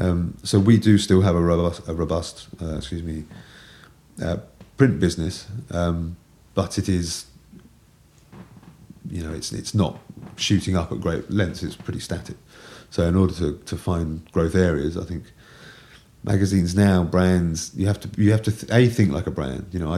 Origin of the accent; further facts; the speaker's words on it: United Kingdom; because I'm British and I find it terribly difficult